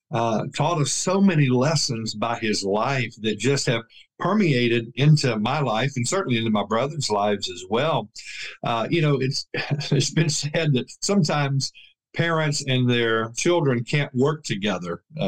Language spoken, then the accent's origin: English; Louisiana, United States; I grew up in Louisiana. My parents lived there.